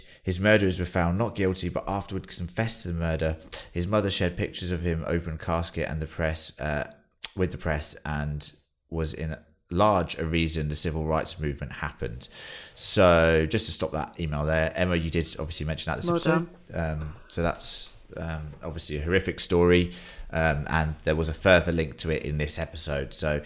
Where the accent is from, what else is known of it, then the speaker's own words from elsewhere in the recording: United Kingdom; that is something that obviously, as British people, we just don't understand.